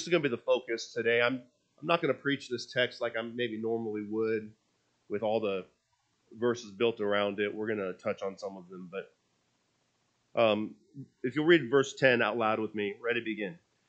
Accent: Washington, United States; I grew up in Washington State, and out our backyard was Mount Rainier, 14,410-foot volcano. And I go back. I haven't lived there since I was 20-something years old.

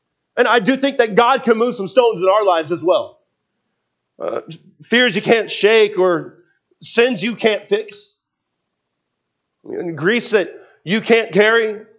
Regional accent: Seattle, Washington, United States; You know, I grew up in Seattle. We'll get some pretty good earthquakes there sometimes.

